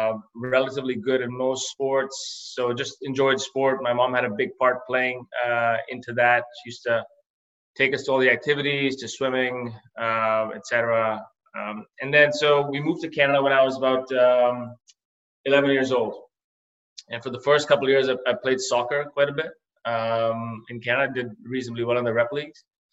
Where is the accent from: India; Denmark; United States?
India; moved away; So growing up in India, I was always the keeper.